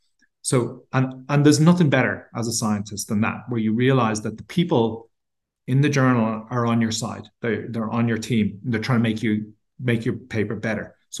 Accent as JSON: {"language": "English", "country": "Ireland", "said": "as an Irishman talking to an Irishman, you know, we were really joining the EU and the Maastricht Treaty and everything"}